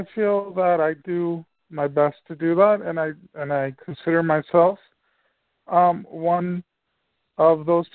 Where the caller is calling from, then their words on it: New Jersey, United States; from New Jersey.